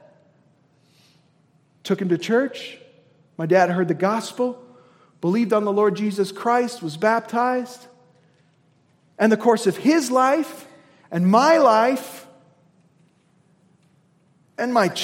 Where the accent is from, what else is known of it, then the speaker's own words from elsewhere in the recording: Indiana, United States; She was from California. I was from Indiana.